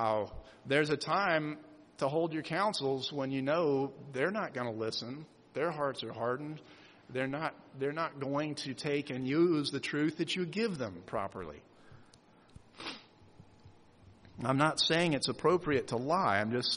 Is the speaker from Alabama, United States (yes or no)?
yes; Alabama, United States; He mentioned he had moved from my hometown in Alabama. He had attended my home church there even.